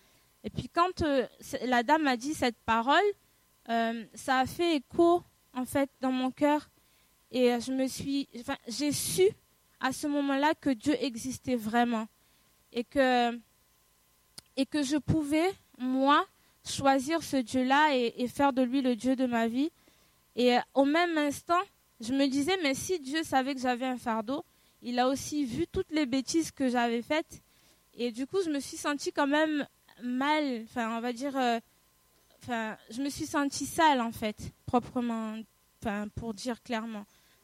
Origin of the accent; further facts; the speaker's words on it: Haiti; born there; J'ai 29 ans, je suis née en Haïti.